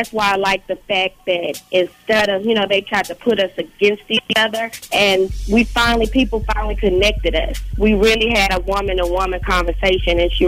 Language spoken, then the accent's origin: English; Memphis, Tennessee, United States; I'm from Memphis. We jump gates.